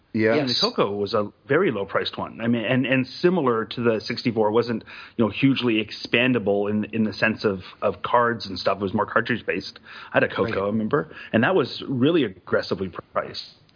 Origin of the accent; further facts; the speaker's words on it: Canada; Oh, totally American. Yeah, okay. Our television is American and our electronics is the exact same as yours.